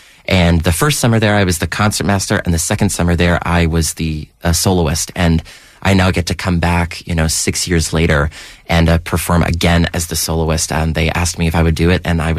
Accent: Toronto, Ontario, Canada; moved away as an adult; now in Los Angeles, United States; Born and raised in Uptown Toronto in Lawrence Park. I was there from the time I was 18, and then I moved down to L.A. for college.

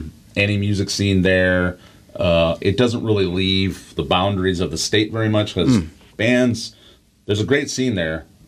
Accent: Indiana, United States; moved away; I'm originally from the Midwest.

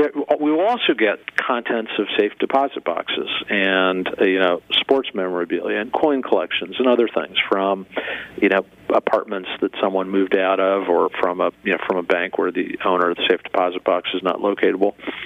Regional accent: Berwick, Pennsylvania, United States; Well, I grew up in Berwick and went to school in Kingston, and then moved down to the southeast Pennsylvania.

